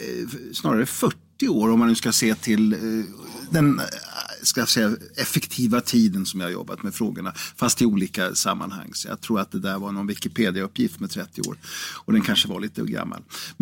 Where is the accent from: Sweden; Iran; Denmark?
Sweden; Karlskoga, Örebro County; born there; Ja, i Karlskoga, eller Degerfors var ju min födelseort. Men själva lasarettet i Karlskoga, där var det där som jag klämdes ut. Men det är Örebro län, så det var inte alldeles galet.